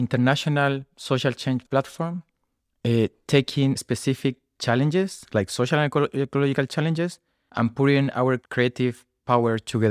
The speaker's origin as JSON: {"language": "English", "country": "Chile", "second_language": "English", "lives_now": "Berlin, Germany", "said": "I'm from Chile, living in Berlin since 5 years ago."}